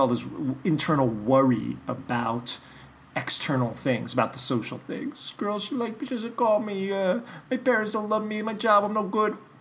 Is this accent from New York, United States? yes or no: yes; New York, United States; I come from New York, and I have a certain inflection in my voice and a certain way of moving my hands